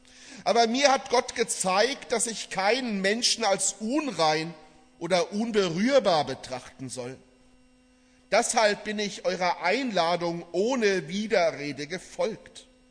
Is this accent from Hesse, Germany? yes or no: yes; Dreieich, Hesse, Germany; Ich komme aus Dreieich, da ist Sprendling und Reichenhain und für manche geht da wie so eine Grenze durch.